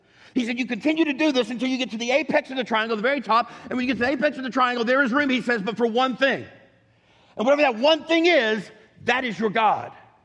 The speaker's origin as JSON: {"language": "English", "region": "Kentucky", "country": "United States", "tie": "born or raised there", "said": "I was raised in Kentucky, the buckle of the Bible Belt."}